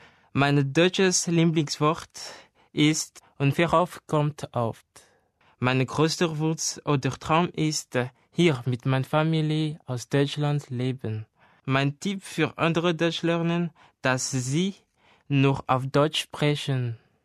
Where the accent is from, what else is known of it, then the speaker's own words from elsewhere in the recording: Madagascar; German is a second language; now in Germany; Ich komme aus Madagaskar. Ich bin 1997 geboren. Ich lerne Deutsch, weil ich möchte gern hier leben.